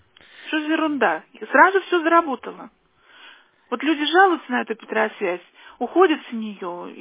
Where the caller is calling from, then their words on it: Shushary, Saint Petersburg, Russia; я звоню вам из Шушар, адрес Первомайская, 22, квартира 91